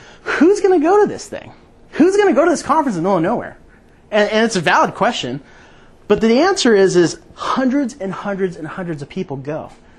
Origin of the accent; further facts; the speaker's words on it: Ridgecrest, California, United States; I grew up in Ridgecrest. I couldn't imagine going 5 feet without shoes on.